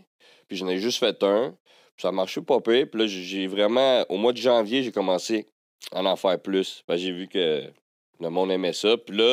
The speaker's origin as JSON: {"language": "French", "town": "Mascouche", "region": "Quebec", "country": "Canada", "lives_now": "Repentigny, Canada", "said": "mais je viens de Mascouche."}